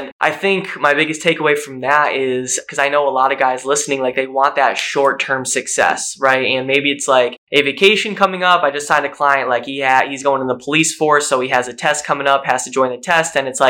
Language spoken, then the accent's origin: English; Northeast, United States; I know I moved to South Florida like a year and a half ago, and we're both from the Northeast.